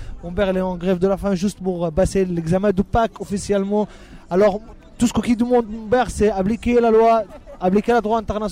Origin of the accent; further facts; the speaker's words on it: Jerusalem, Palestine; je suis avocat, je suis palestinien, je viens de Jérusalem.